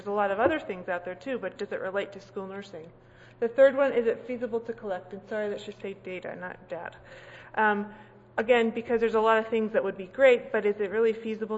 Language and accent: English; New Hampshire, United States; is I'm from New Hampshire and I'm very proud of the Red Sox won